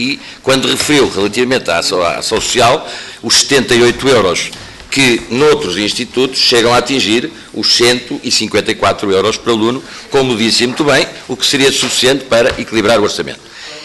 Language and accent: Portuguese; Coimbra, Portugal; sou de Coimbra, e portanto deputado eleito por Coimbra